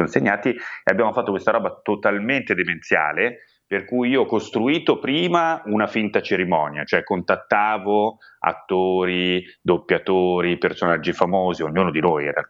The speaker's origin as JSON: {"language": "Italian", "town": "Milan", "region": "Lombardy", "country": "Italy", "accent": "Milanese", "said": "io non faccio finta di essere torinese, si sente che sono di Milano"}